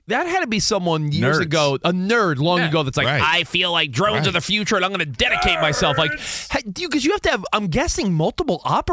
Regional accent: New York, United States; Yeah, Camino's from Jersey. I'm from New York.

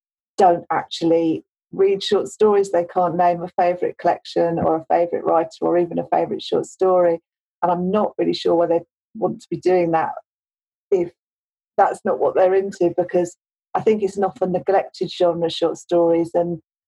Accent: London, United Kingdom; now in Nottingham, United Kingdom; I live in Nottingham. I grew up in South London.

